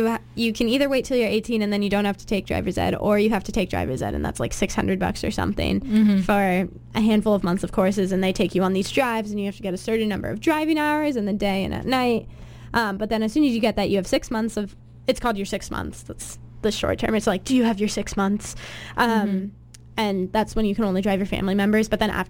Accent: Seattle, Washington, United States; I was from Seattle, so people had some pretty intense views

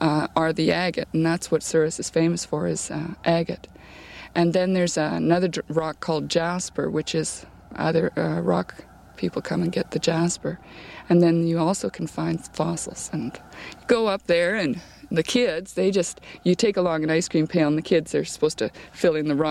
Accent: Brandon, Manitoba, Canada; I'm from Brandon, Manitoba.

